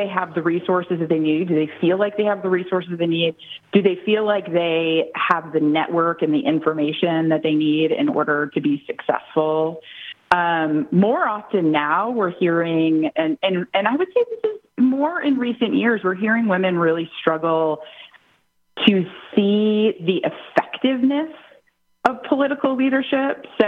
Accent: Missouri, United States; I wasn't always in politics, but my home state's Missouri. I got caught the political bug working on a statewide race in Missouri

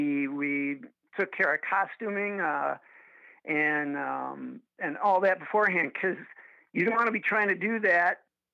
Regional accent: Illinois, United States; I'm originally from Illinois, but I've been living up here now for like almost 30 years.

